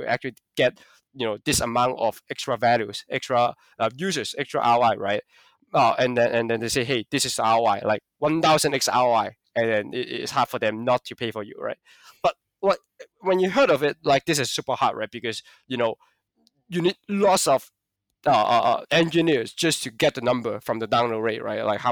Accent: Hong Kong; but I'm from Hong Kong.

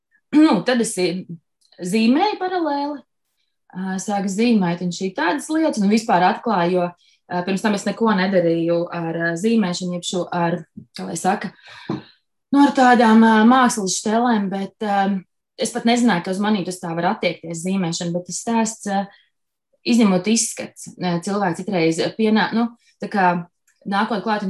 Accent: Kurzeme, Latvia; no kurienes es nāku geogrāfiski Kurzeme, ieprecējos Vidzemē

